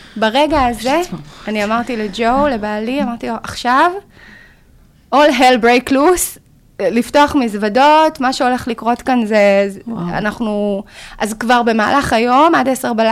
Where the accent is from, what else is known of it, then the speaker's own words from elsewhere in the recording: Sderot, Southern District, Israel; now in Bror Hayil, Israel; אני ילידת סדרות, נולדתי וגדלתי בסדרות, זאת עיר הולדתי וזה חלק מהפאזל של חיי וה-DNA, ואני חיה בקיבוץ ברוך חיל, שם אני מגדלת את ילדינו, יחד עם האיש היקר שלי, הוא בן המקום, וזה סמוך לסדרות, 5 דקות מסדרות.